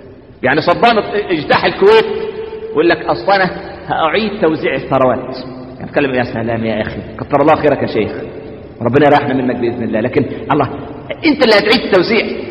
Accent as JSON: {"language": "Arabic", "country": "Egypt", "said": "وإحنا كمصريين دي الفطرة بتاعتنا."}